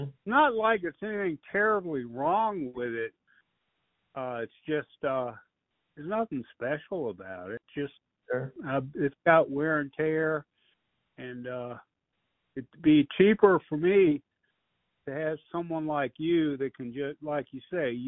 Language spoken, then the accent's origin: English; Richmond, United States; well, I grew up in Richmond